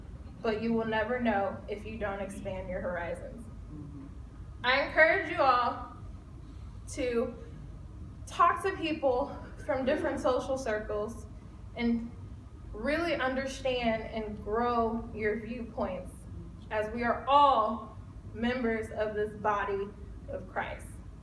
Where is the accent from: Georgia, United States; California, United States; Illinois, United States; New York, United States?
Illinois, United States; Chicago; I'm from Chicago, very loud and proud. I will tell you that from day one.